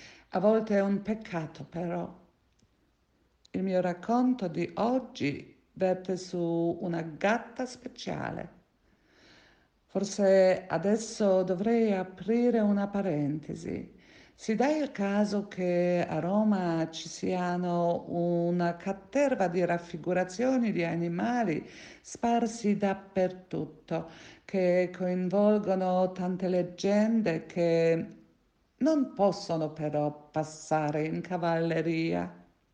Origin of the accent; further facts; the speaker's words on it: Poland; Italian is a second language; sono polacca